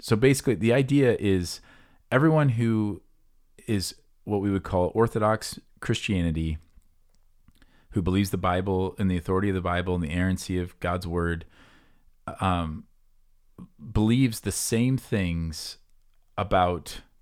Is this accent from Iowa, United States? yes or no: yes; Iowa, United States; It's like I grew up near Des Moines.